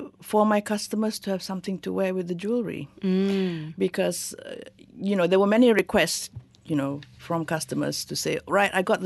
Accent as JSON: {"language": "English", "region": "Kuala Lumpur", "country": "Malaysia", "said": "And they ask me, where are you from and where is your jewelry? And when I say Kuala Lumpur, they say, oh, that's so far away."}